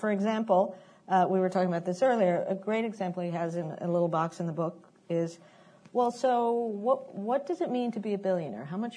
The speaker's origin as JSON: {"language": "English", "country": "Peru", "lives_now": "United States", "said": "I'm from Peru and always, you know, grew up thinking the U.S. was a land of opportunity, as many first-generation immigrants do."}